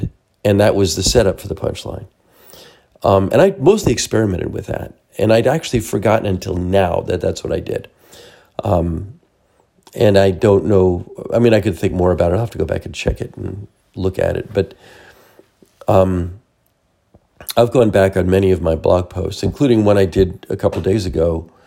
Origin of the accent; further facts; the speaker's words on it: East Coast, United States; now in California, United States; And I'm from the East Coast, so I've lived in California longer than anywhere, but California is still exotic to me.